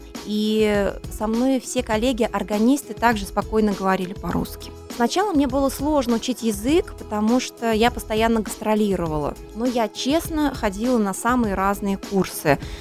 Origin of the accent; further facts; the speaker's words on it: Russia; moved away as an adult; now in Riga, Latvia; Мне 38 лет. Я приехала из России уже 7 или 8 лет назад